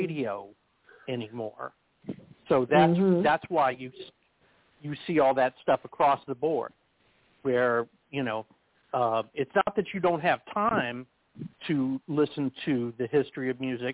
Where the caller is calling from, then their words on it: Texas, United States; But I'm calling from Texas.